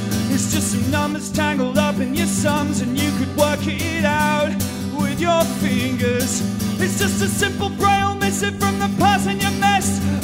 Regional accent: England, United Kingdom; I come from England.

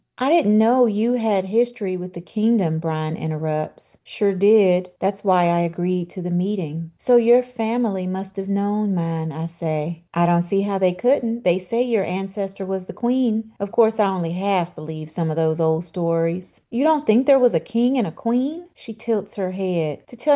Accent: Memphis, Tennessee, United States; moved away as an adult; now in Washington, D.C., United States; Well, I am a transplanted Southerner. I'm originally from Memphis, and I've lived in Washington, D.C. for over 25 years.

